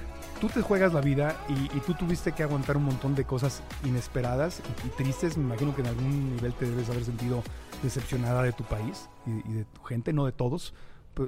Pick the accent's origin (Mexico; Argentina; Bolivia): Mexico; Somos mexicanos